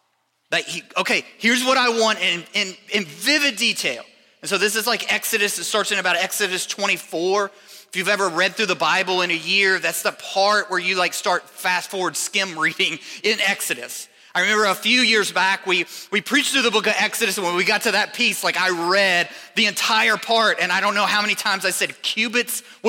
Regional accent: Kentucky, United States; I grew up in Northern Kentucky.

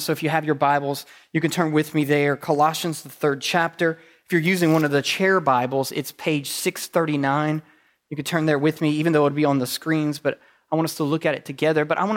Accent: the South, United States; Like I guess maybe it's part of growing up in the South, but I crave deep fried foods.

